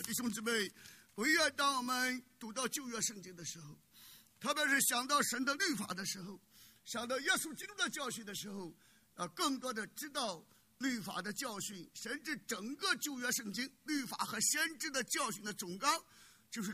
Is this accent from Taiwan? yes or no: no; China; 我们中国人讲报仇什么血恨